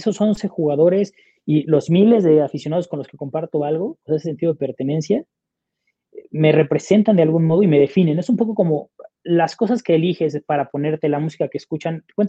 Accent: Monterrey, Nuevo León, Mexico; Yo soy regio, los regios somos comprometidos con lejales, somos comprometidos con los juevesitos, con las carnes asadas, con los compas y evidentemente con el fútbol. O sea, es parte del ADN regiomontano y es algo que me gusta mucho Monterrey.

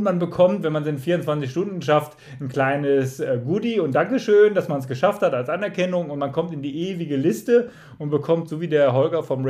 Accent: Baden-Württemberg, Germany; Bei uns in Baden-Württemberg ist es so, die Ferien beginnen immer zu diesem Wochenende oder kurz danach.

